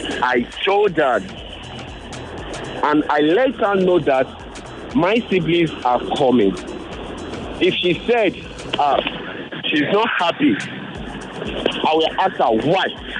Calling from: Maryland, United States; I'm coming from Maryland.

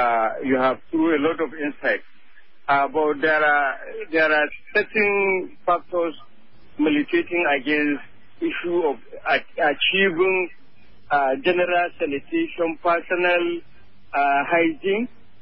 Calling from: Gwagwalada, Federal Capital Territory, Nigeria; I'm calling you from Gwagwalede.

